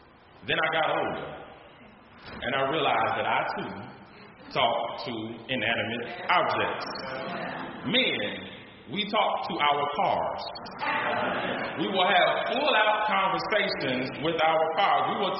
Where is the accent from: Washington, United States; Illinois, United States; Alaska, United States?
Illinois, United States; Chicago; When I was growing up in Chicago, I remember my parents taking me to church